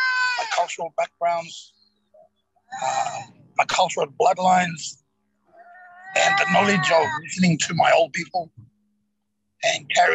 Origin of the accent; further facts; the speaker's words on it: Townsville, Queensland, Australia; also born or lived in Mackay / Thursday Island; I grew up in Townsville. Born in Townsville, so I grew up there. Then grew up in Mackay. Went up Torres Straits, grew up a little bit up there.